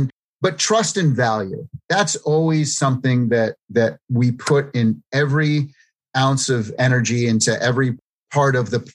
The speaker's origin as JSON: {"language": "English", "region": "East Coast", "country": "United States", "tie": "born or raised there", "said": "being a, East Coast Italian, growing up in the East Coast."}